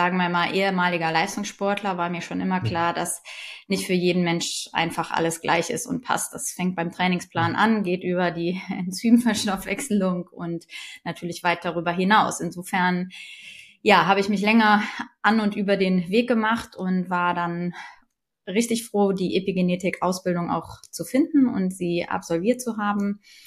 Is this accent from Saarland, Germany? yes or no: no; Cologne, North Rhine-Westphalia, Germany; Ich komme aus Köln. Ich bin Mutter von zwei Jungs und Apothekerin, selbstständige Apothekerin aus Köln mit zwei Apotheken.